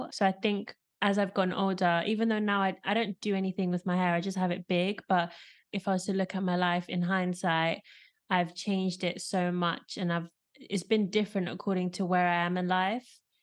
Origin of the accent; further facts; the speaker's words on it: London, United Kingdom; born there; So yeah, I was born in London and my mom is Zimbabwean and my dad's English.